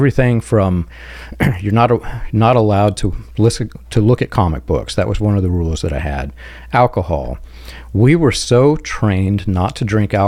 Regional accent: Indiana, United States; it all came back together in Indiana, in my home state.

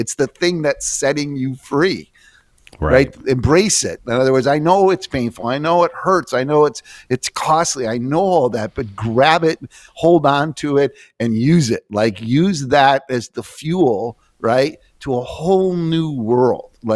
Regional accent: Milwaukee, Wisconsin, United States; Well, we're from Milwaukee, so it's like, we got to talk about the Green Bay Packers.

